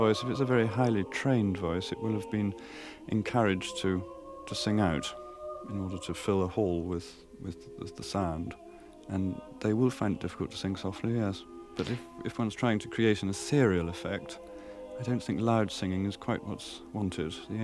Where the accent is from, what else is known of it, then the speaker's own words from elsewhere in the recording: Winchester, South East England, United Kingdom; I was brought up in Winchester